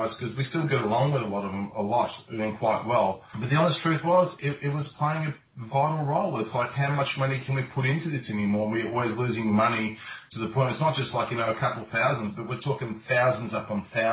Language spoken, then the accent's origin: English; Australia; born there; Silvio was born in Australia like the rest of us were